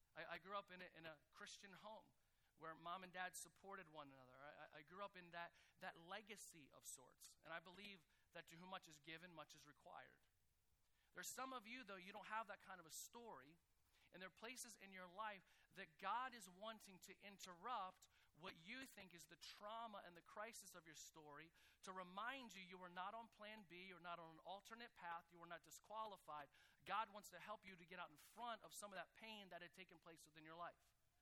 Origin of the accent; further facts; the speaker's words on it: New Jersey, United States; I'm from New Jersey, and every once in a while I'll go back to New Jersey.